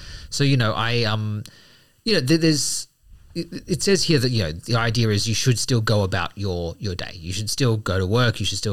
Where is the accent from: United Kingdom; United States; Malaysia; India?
Malaysia; I grew up with family in Malaysia